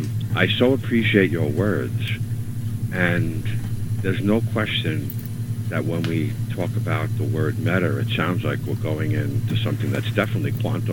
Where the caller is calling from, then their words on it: New York City, New York, United States; I'm calling from New York City.